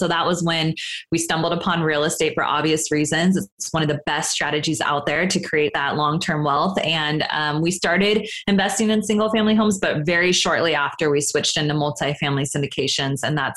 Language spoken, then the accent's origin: English; Sacramento, California, United States; No, I'm from Northern California, up in Sacramento.